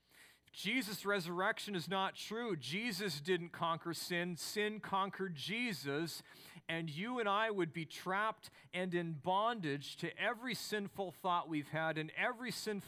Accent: Canada; I have to come to the realization that I am a Canadian.

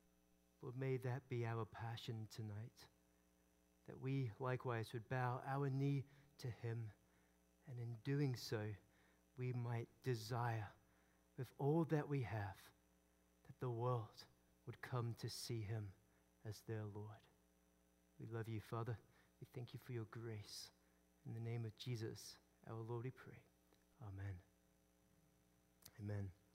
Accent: Aberdeen, Scotland, United Kingdom; now in Louisville, United States; But I'm originally from Aberdeen, grew up in Aberdeen, right there on the northeast coast of Scotland.

